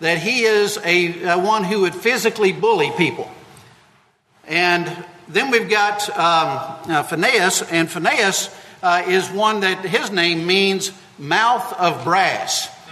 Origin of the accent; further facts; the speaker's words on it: Mississippi, United States; now in Texas, United States; although I enjoy and am all Texan at this point, I did grow up, I was born and raised in Mississippi